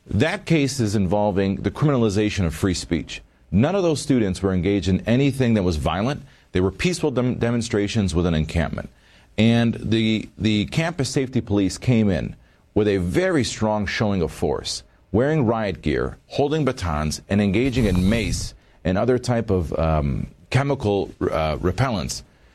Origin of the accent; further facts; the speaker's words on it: Detroit, Michigan, United States; born there; I was born in Detroit, Michigan.